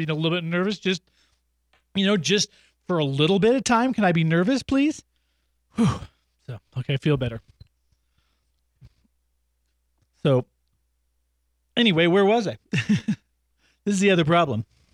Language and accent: English; Massachusetts, United States; accent: Boston; Like, I get embarrassed by my Boston accent.